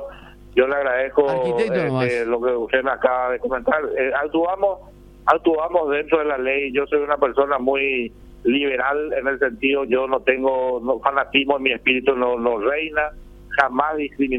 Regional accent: Paraguay; no entendemos como paraguayos

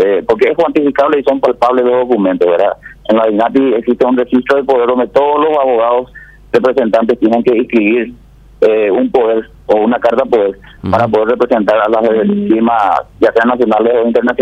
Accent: Paraguay; como ciudadanos paraguayos y como sindicalistas

